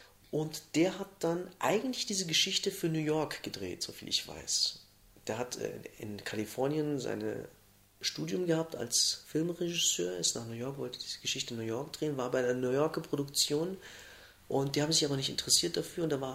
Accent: Germany; also born or lived in Munich, Germany / Cologne, Germany; Obwohl ich geboren war in Deutschland, obwohl ich aufgewachsen bin und deren Sprache sogar bayerisch kann, war ich in München, fühlte ich mich immer als Ausländer.

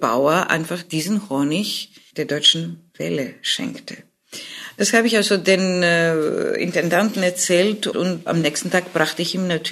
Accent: Greece; first language Greek; German is a second language; Ich liebe meine griechische Sprache und ich liebe meine Heimat.

